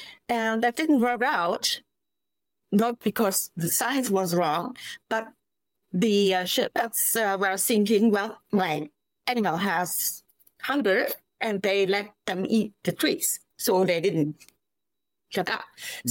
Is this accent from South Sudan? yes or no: no; Germany; Well, I grew up in West Germany.